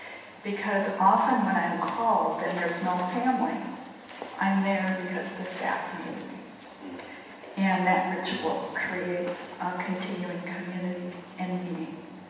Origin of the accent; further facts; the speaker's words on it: Minnesota, United States; from Minnesota in the U.S.